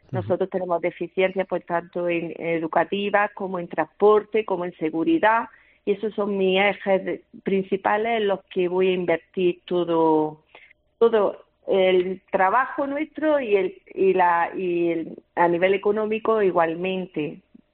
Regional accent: Vegas del Genil, Andalusia, Spain; Yo soy nacida y criada aquí en Vegas del Genil. En concreto, nací aquí en Purchil, donde está ubicado el ayuntamiento.

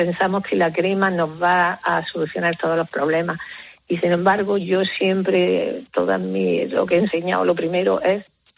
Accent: Almería, Andalusia, Spain; En Almería.

